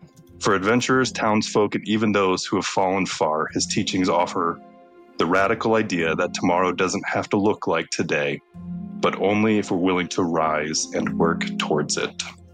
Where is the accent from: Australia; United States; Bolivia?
United States; Midwest; I'm from the Midwest, so I'm sure that there's plenty of things that I say.